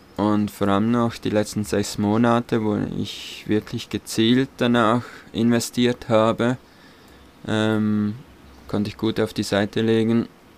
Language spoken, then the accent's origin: German; Switzerland